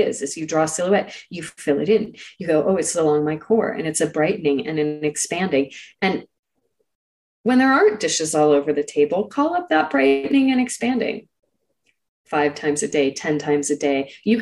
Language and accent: English; California, United States; I grew up in Silicon Valley, like I know that world really well.